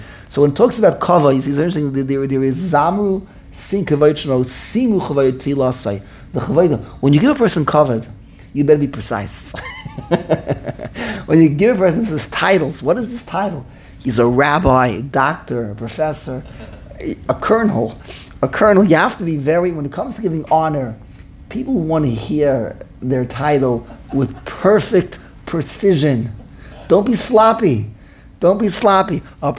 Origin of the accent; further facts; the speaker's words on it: New York City, New York, United States; I came from the Lower East Side. I'll tell you, this always made an impression upon me. I always think back on this. When I was in Lower East Side. Lower East Side, I went to MTJ through fifth grade.